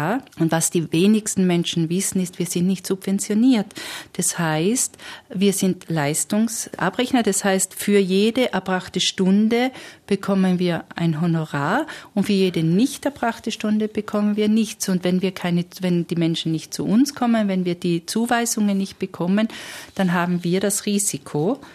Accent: Schönberg im Stubaital, Tyrol, Austria; Also ich komme aus der Autobahnortschaft, nämlich Schönberg im Stubaital, die durch die Autobahnmaut eingekesselt ist.

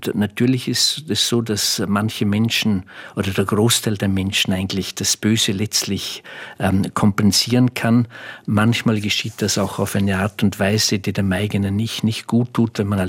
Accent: Vorarlberg, Austria; Ich bin mit meiner Heimat sehr eng verbunden und wie alle Vorarlberger sage ich zunächst einmal

